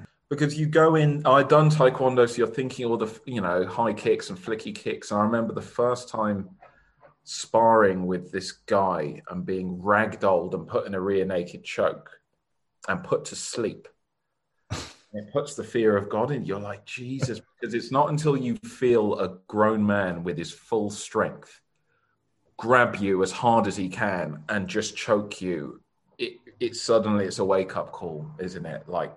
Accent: London, United Kingdom; So when I was growing up in London

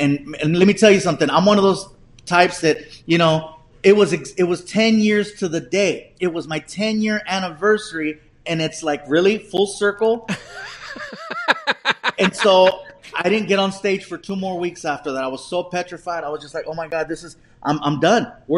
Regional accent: California, United States; The hotel was actually in my hometown. It was at the Queen Mary.

